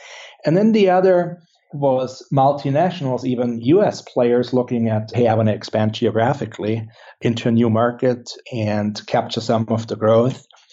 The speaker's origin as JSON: {"language": "English", "country": "Germany", "said": "originally, I'm from Germany."}